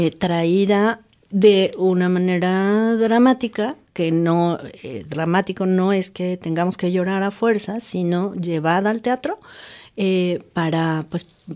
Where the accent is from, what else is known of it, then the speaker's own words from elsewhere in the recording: Mexico; esa llaga que como mexicanos tenemos.